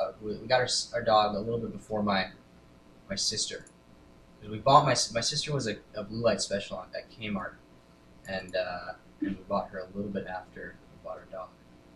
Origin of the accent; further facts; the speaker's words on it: Connecticut, United States; also born or lived in Kibbutz Yahel, Israel; I'm Israeli. I was born in Israel. I lived on Kibbutz Yahel, which is all the way down south, and was lived there until I was 1.5, and then my family moved to Connecticut.